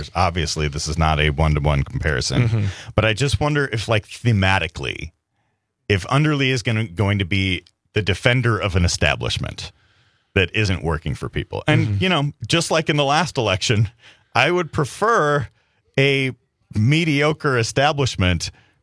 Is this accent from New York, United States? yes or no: no; Wisconsin, United States; born or raised there